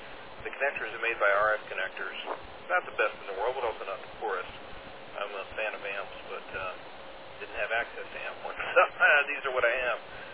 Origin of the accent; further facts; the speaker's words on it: Ireland; Well, I'm an Irishman, we're just used to rain